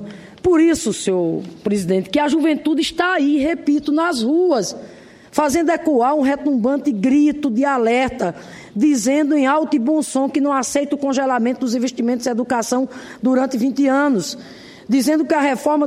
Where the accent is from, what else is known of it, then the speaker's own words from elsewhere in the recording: Rio Grande do Norte, Brazil; Já são 12 os campi do IFRN, Instituto Federal de Educação Profissional e Tecnológica, ocupados lá no meu estado, Rio Grande do Norte